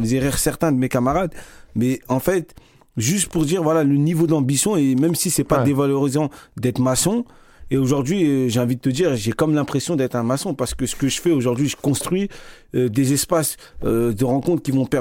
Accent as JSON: {"language": "French", "country": "France", "tie": "born or raised there", "said": "Nous, on est nés en France"}